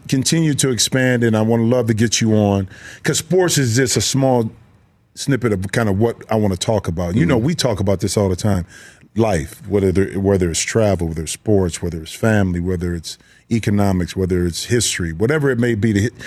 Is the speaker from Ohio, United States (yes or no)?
yes; Ohio, United States; You know, I'm from Ohio, so I'd love to see what they're doing.